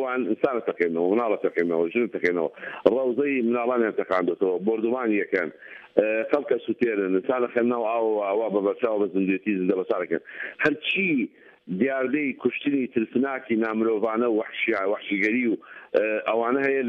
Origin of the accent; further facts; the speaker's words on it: Ramadi, Al Anbar, Iraq; انا مثلا من الرمادي